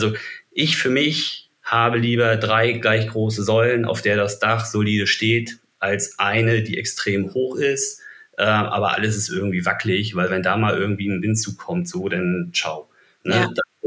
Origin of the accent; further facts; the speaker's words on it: Germany; ich bin auf dem Land groß geworden.